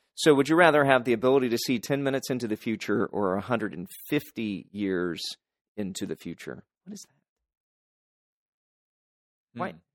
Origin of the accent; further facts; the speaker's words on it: Midwest, United States; we're from the Midwest, but we were from the southern part of the Midwest.